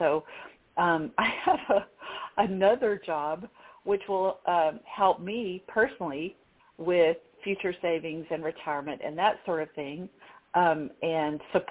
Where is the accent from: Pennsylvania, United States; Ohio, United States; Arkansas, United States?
Arkansas, United States; I moved from California to my home state of Arkansas during the pandemic